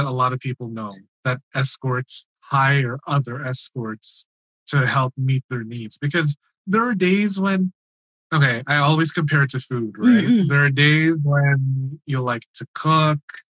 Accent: Philippines; And when it comes to being Filipino as a sex educator, I think it comes with a certain, like a double-edged sword

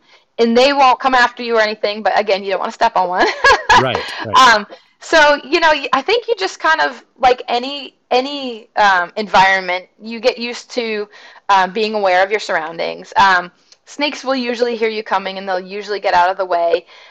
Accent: Vermont, United States; now in South Carolina, United States; born and raised New Englander. I'm from Vermont. We have maybe garter snakes. That's it. And you rarely would see them. It's just too cold up there. So when I first moved down here to South Carolina

